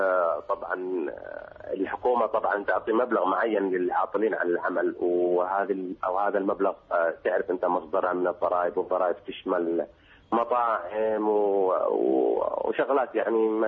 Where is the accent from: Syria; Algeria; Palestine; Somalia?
Somalia; طبعا عائلة أنا كبيرة في الصومال، أنا صومالي